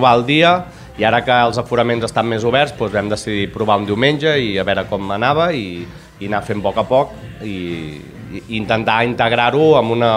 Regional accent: Sabadell, Catalonia, Spain; Jo, doncs de l'any 85, bueno, doncs soc de Sabadell de tota la vida

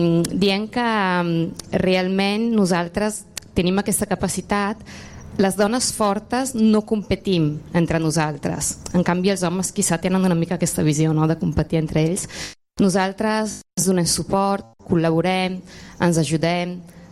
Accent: Italy; Catalan is a second language; a més a més jo que sóc italiana, sempre busco paraules catalanes així una mica

